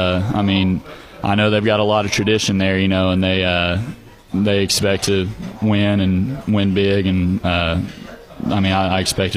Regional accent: Tuttle, Oklahoma, United States; I'm from Tuttle.

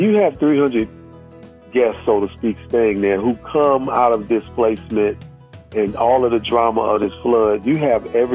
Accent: Chicago, Illinois, United States; Even though it's a major metropolitan, I'm from Chicago. It's not like Chicago's transit system.

